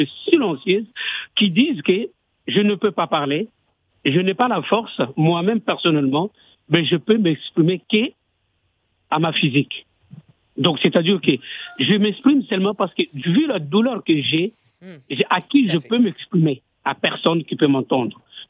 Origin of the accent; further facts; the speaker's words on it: DR Congo; moi je suis de la République démocratique du Congo